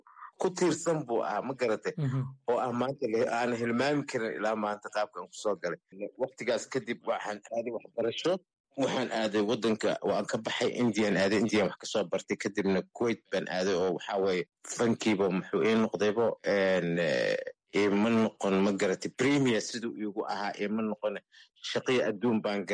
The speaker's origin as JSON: {"language": "Somali", "town": "Mogadishu", "region": "Banaadir", "country": "Somalia", "tie": "born or raised there"}